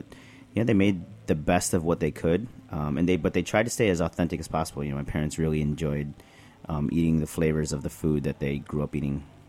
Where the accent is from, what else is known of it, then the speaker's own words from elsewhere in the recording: Chicago, Illinois, United States; Yeah, I'm born and raised in Chicago. You know, my parents had a house out about 20 minutes northwest of downtown Chicago, a place called Niles. And, you know, I'm a first-generation American, and, you know, my parents are Filipino